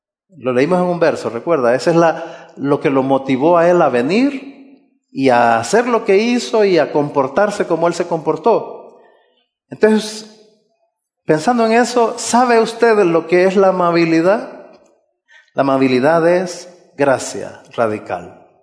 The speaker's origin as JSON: {"language": "Spanish", "country": "Honduras", "said": "ya no solo soy hondureño"}